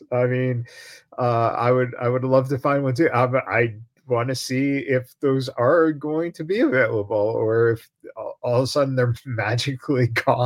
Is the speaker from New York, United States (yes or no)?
no; Chicago, Illinois, United States; now in Las Vegas, United States; I mean, growing up in Chicago, you know, White Castle was huge there too.